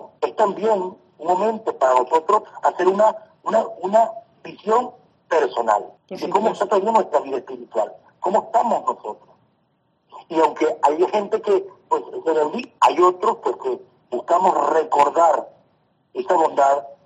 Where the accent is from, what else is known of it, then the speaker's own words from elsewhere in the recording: Calabozo, Guárico, Venezuela; yo en Calabozo, que es mi ciudad, ya donde yo nací, en mi pueblo, en la diócesis de Calabozo